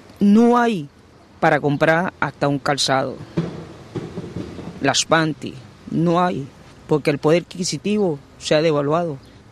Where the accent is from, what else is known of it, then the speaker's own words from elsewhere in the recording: Venezuela; now in Catalonia, Spain; Vengo de Venezuela